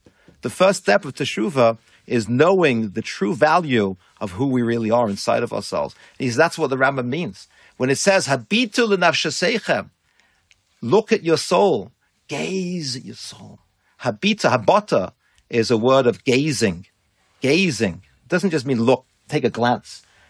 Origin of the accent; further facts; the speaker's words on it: Liverpool, North West England, United Kingdom; You know, I came from Liverpool. Who knows Yiddish in Liverpool?